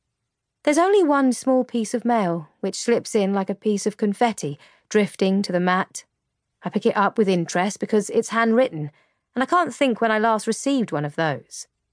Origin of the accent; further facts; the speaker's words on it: London, United Kingdom; now in Bath, United Kingdom; whereas I'm originally from the East End, London. I've been living here for 20 years